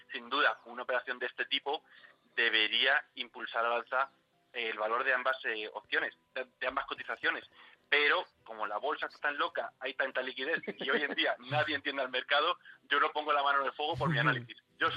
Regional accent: Spain; si considera que a Bankia y al resto de españoles que somos dueños de Bankia le viene bien la operación

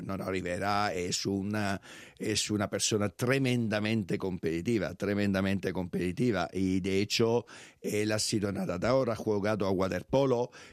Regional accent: Southern Italy, Italy; diría que los del sur de Italia somos peores, sí. Muy difícilmente se puede superar lo maleducado que son en mi tierra, y más en Nápoles.

